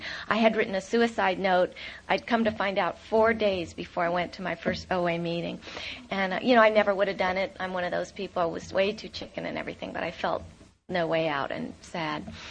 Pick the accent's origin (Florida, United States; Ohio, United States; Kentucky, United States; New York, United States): New York, United States; I'm sorry, but I'm from Westchester County, New York.